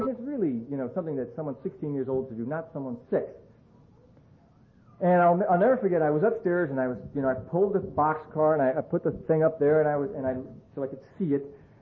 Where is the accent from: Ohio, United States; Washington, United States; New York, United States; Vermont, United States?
Ohio, United States; Akron; also born or lived in Kansas City; I grew up in Akron, Ohio. I was born in Kansas City, but my parents moved up there to Akron when I was about 5. Actually, they moved back to Akron.